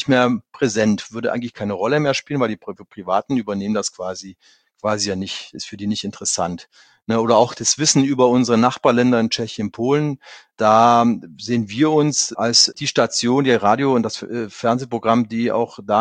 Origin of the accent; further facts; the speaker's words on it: Saxony, Germany; ich komme ja aus der Lausitz, in der Region zwischen Dresden und der polnischen und tschechischen Grenze